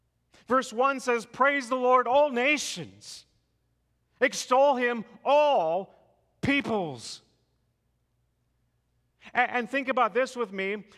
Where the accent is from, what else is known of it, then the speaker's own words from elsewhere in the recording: South Dakota, United States; Imagine you are in the Midwest, in a state like my home state of South Dakota, and you look out your window and you see a tornado.